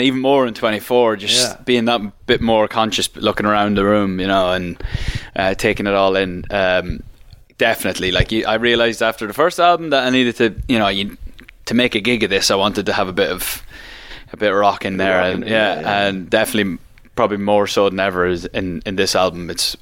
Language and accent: English; Ireland; I love being the mad little fella flying the flag. It's something that I just love being Irish.